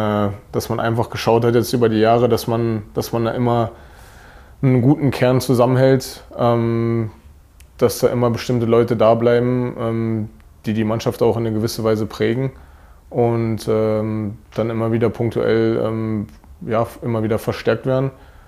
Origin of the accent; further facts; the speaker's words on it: Berlin, Germany; Ja, und das ist meine Heimat. Ist halt schön.